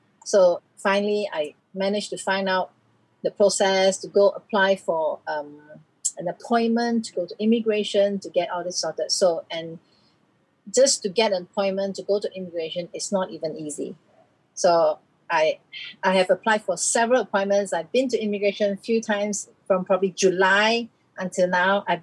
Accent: Malaysia; But I'm Malaysian.

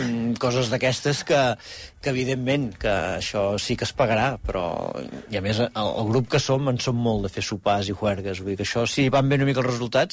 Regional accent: Arbúcies, Catalonia, Spain; que no en som conscients els d'Arbúcies

